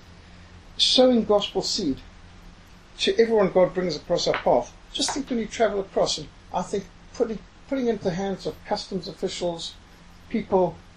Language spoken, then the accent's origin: English; Zimbabwe; I was brought up in Rhodesia where ambushes, landmines, attacks was common, normal